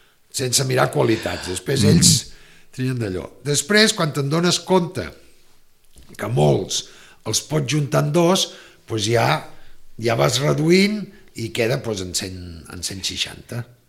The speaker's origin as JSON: {"language": "Catalan", "town": "Barcelona", "region": "Catalonia", "country": "Spain", "said": "perquè som de Barcelona, no vivim aquí, però sempre que podem, doncs"}